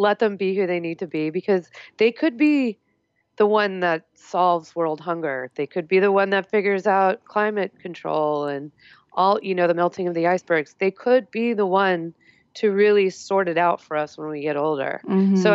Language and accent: English; Colorado, United States; And, you know, I grew up in Colorado. We didn't have a lot of that, but I noticed it in the Bay Area right away.